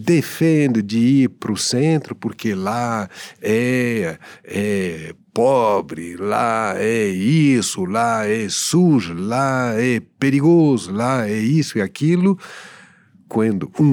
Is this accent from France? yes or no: yes; Paris, Île-de-France, France; Portuguese is a second language; moro no centro porque eu sou urbano. Eu não finge que eu sou urbano. Eu sou de Paris.